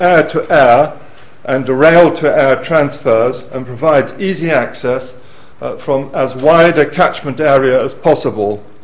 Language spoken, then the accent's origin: English; London, United Kingdom; So we need, I think, as a Londoner, we need an efficient hub airport